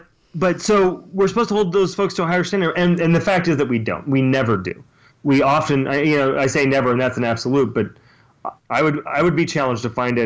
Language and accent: English; Bakersfield, California, United States; I grew up in Bakersfield, California, and I joined the Navy from there, and I spent 12 years in the Navy.